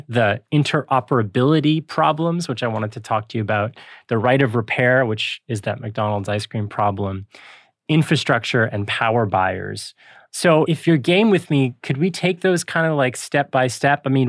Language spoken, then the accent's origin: English; Canada; as a Canadian